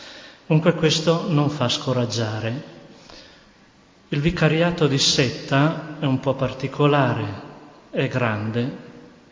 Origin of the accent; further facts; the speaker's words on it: Padua, Veneto, Italy; Ero in un'altra diocesi prima, provengo da Padova.